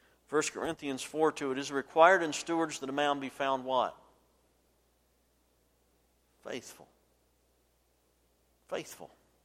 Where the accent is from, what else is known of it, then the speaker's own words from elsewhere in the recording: Roanoke, Virginia, United States; I grew up in Roanoke, Virginia, about 3 hours from Charlottesville.